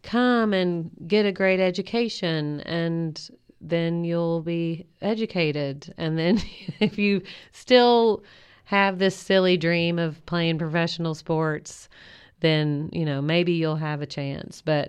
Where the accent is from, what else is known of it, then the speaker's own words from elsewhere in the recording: Kentucky, United States; it's not just because I grew up in Kentucky